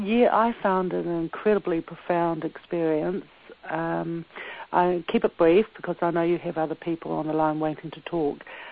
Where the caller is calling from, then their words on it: New Zealand; Hi, I'm calling from New Zealand. I hope this is me.